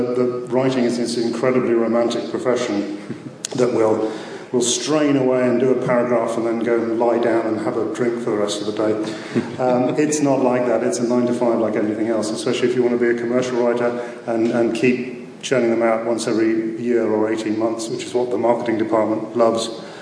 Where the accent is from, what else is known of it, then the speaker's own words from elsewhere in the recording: Rutland, East Midlands, United Kingdom; I grew up in Rutland, which is this amazingly rural area in the UK. Don't get me wrong, I love it. I mean, I still live there. But I grew up as a teenager in the 70s